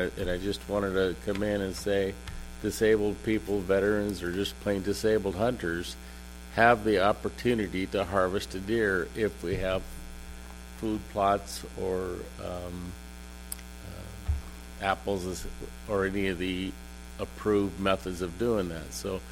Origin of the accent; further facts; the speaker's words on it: Washington, United States; now in Spokane, United States; I grew up on the Columbia down between Longview, Washington, and Goldendale, so I lived in that area and hunted with my dad and my older brother for years.